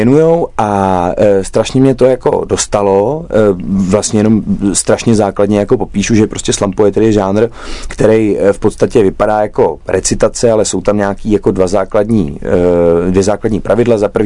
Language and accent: Czech; Mladá Boleslav, Central Bohemian Region, Czechia; Já jsem tím, že jsem rodák z Mladý Boleslavy